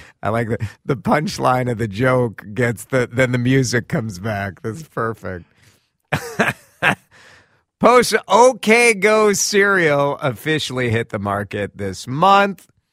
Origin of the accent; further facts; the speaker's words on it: Chicago, Illinois, United States; And I'm from the Chicago area.